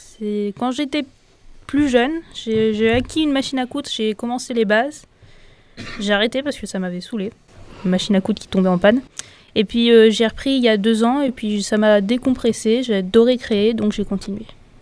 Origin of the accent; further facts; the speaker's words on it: Saint-Jean-en-Royans, Auvergne-Rhône-Alpes, France; Non, je viens de Saint-Jean-en-Royans, mais je fais mes études à Grenoble.